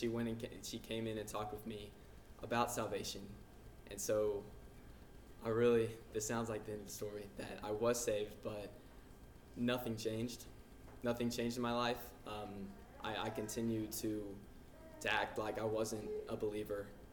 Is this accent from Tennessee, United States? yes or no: yes; Smyrna, Tennessee, United States; I'm from Smyrna, Tennessee.